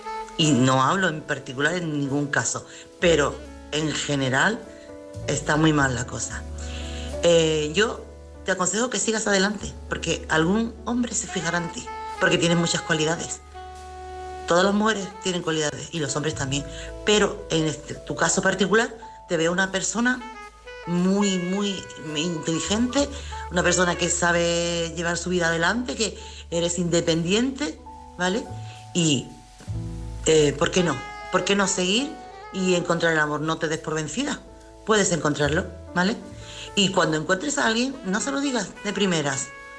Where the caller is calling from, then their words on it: Chiclana de la Frontera, Andalusia, Spain; corresponsal de Chiclana.